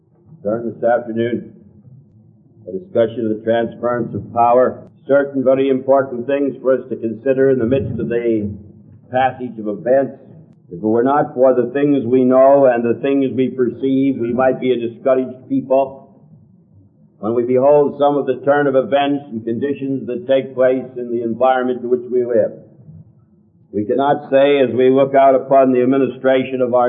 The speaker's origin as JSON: {"language": "English", "country": "United States", "said": "We may be very happy and very proud of the fact that we are an American, that we're a part of a great nation in God's kingdom"}